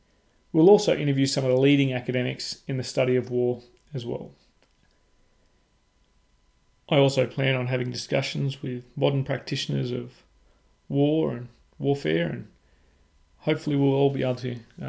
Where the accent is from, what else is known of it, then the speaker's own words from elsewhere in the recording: Australia; accent: Australian; I'm your host … you can probably guess from the accent, I'm an Aussie.